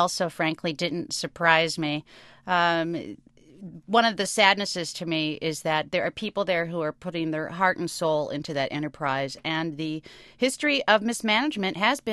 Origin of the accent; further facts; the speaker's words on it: Moline, Illinois, United States; of my hometown, Moline, Illinois, farm implement capital of the world.